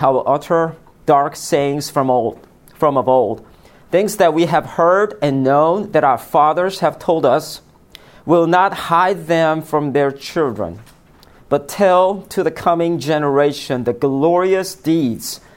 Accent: South Korea; I am from South Korea. We just finished the Winter Olympic game. But I am fourth generation Christian, third generation pastor, minister.

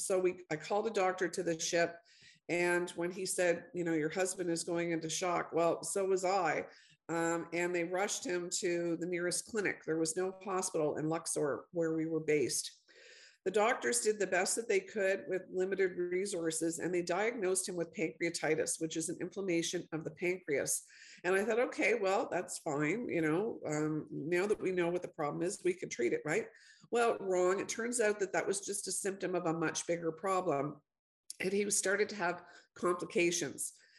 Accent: Canada; I'm Canadian. Hi to all the Canadians joining us from my homeland.

